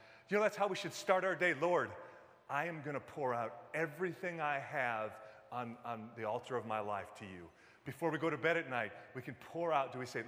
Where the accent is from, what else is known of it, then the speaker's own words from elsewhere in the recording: Detroit, Michigan, United States; accent: Northeastern; I'm from the Midwest, Detroit, but by God's grace, I got rid of that awful Midwest accent. And now I got the cool Northeastern accent